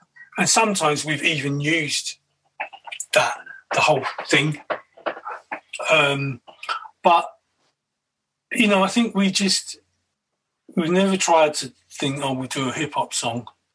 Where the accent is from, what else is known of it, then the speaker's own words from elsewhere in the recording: Kentish Town, London, United Kingdom; now in Brighton, United Kingdom; I've been living in Brighton for 14 years. I go back to the old area, you know